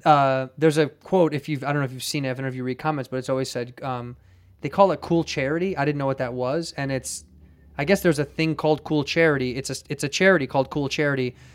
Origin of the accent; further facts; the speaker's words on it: Chicago, Illinois, United States; A lot of, especially growing up in Chicago, for me, it was like the Midwest rap scene